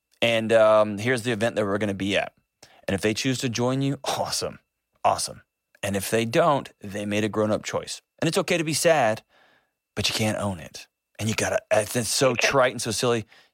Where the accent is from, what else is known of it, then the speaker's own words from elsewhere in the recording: Texas, United States; I'm from Texas. 4 hours is your next door neighbor, right?